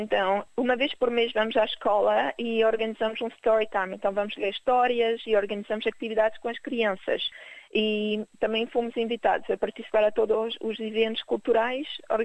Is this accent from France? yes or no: yes; France; Portuguese is a second language; Eu acho que é francês, porque como cresci em França, é o francês. Pois diria, se calhar, o espanhol, porque falo espanhol todos os dias com o meu marido. E, bom, inglês, espanhol, sim, igual. E o português, se calhar, é o que, infelizmente, falo menos